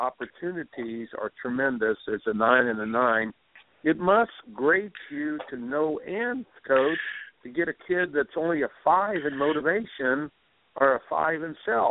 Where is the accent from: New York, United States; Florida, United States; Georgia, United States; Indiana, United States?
Indiana, United States; And, look, I grew up in Indiana basketball.